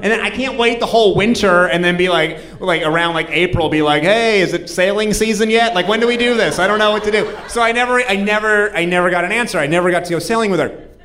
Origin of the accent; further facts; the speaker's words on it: New Hampshire, United States; She's from Vermont. I'm from New Hampshire. Holy shit, New England, the right side up one, right next to the upside down one.